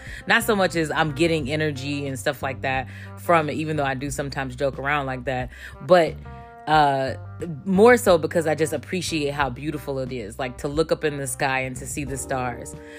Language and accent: English; Cleveland, Ohio, United States; so I'm from Cleveland, Ohio